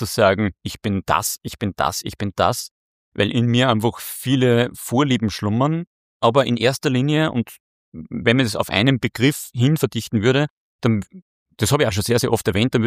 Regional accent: Upper Austria, Austria; wo ich mal einen Tag oder 2 Tage wandern gehe, bei uns im Innviertel daheim. Und da gibt's irrsinnig schöne Platzerl im Sauwald.

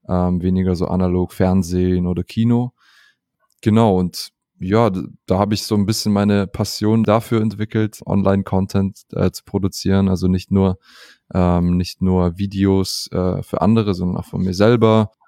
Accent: Southern Germany, Germany; born there

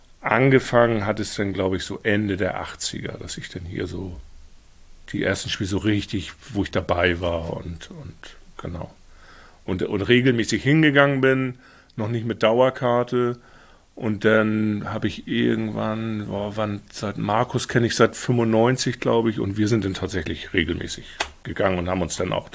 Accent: Hamburg, Germany; ich bin ja Hamburger und bin in Niendorf aufgewachsen, was natürlich so böse HSV-Gegend ist auch. Und bin natürlich auch, ich bin 71er-Jahrgang.

